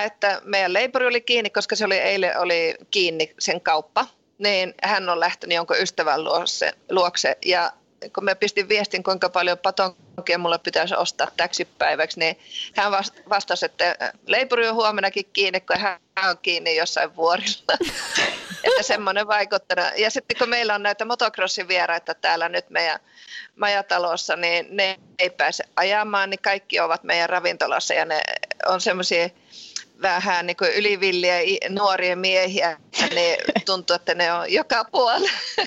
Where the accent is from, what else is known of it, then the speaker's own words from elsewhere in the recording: Ranua, Lapland, Finland; born there; se on vähän jännä tämä minun murre, kun minä olen itse syntynyt Ranualla ja se on Lapissa. Mutta sitten isä on Savosta, se on Kuopiosta.